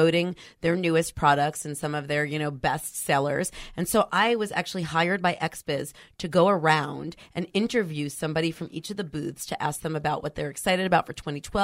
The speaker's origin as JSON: {"language": "English", "region": "New York", "country": "United States", "moved": "yes", "lives_now": "San Francisco, United States", "said": "I'm originally from New York."}